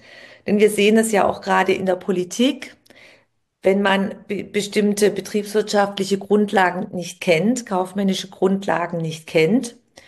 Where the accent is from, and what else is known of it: Baden-Württemberg, Germany